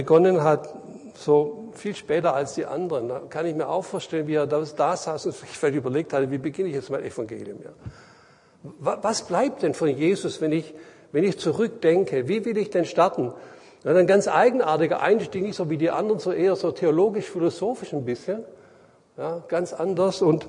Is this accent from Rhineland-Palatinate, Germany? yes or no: no; Baden-Württemberg, Germany; Ich als Schwabe würde mich da ein bisschen schwer tun